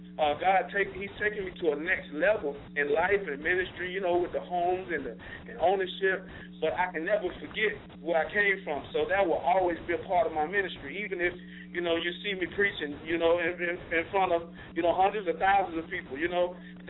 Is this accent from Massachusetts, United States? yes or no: no; Atlanta, Georgia, United States; Man, I grew up in Atlanta, West Side, and I'm original what they call Grady Baby, with the local hospital down here in the A.